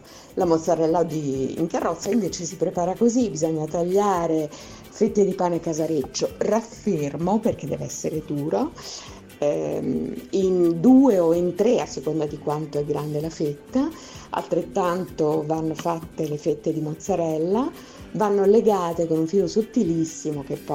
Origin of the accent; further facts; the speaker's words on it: Rome, Lazio, Italy; Io sono romana